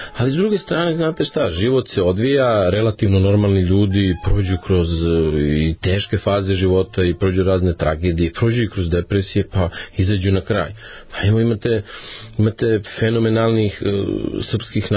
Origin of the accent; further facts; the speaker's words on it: Montenegro; kao Crnogorac, ne može bez Njegoša da prođe.